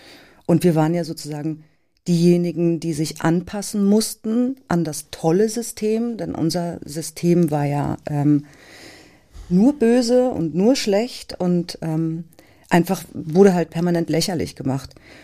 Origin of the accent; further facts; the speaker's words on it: East Germany, Germany; Also ich war Kind und ich habe meine Kindheit in der DDR verbracht und hatte in diesem Land auch eine schöne Kindheit.